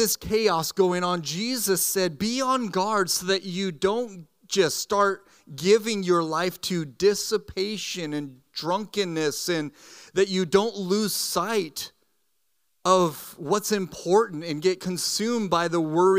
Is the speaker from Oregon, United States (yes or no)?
yes; Coos Bay, Oregon, United States; We're from Coos Bay, as Frankie mentioned, and I pastor a church down in Coos Bay called Riverview Christian Fellowship.